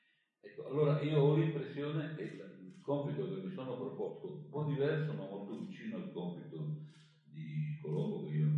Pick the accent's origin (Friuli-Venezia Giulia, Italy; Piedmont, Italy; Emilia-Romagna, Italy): Piedmont, Italy; Io l'ho fatto un po' più tardi perché sono più lento, vengo dalle montagne del Piemonte, quindi.